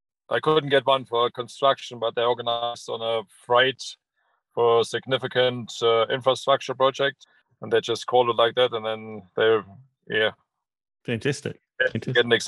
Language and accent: English; East Germany, Germany; Yes, I was born in 69 in East Germany, grew up, went to school, was part of the youth organizations all the way through to school.